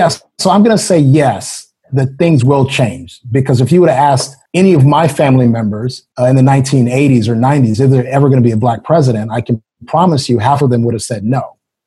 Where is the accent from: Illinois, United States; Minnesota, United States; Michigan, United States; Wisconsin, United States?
Illinois, United States; Okay, well, the brief history is, I'm from Illinois